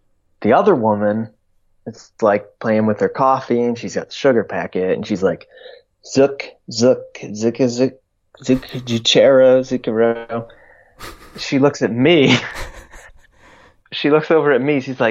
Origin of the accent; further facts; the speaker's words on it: United States; accent: American; Surprised after my American accent came out of my mouth.